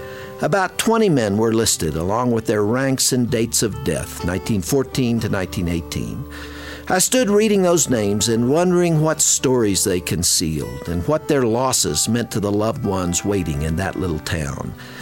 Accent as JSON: {"language": "English", "country": "United States", "said": "as an American, I've always thought of our war dead as heroes"}